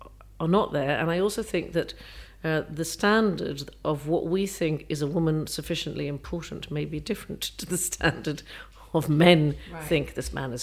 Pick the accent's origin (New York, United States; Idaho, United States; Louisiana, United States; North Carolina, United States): New York, United States; In New York. Well, most of my childhood was in New York